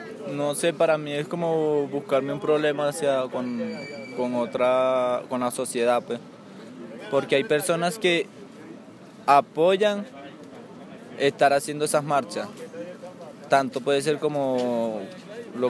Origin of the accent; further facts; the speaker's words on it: Venezuela; moved away; Porque como emigrante venezolano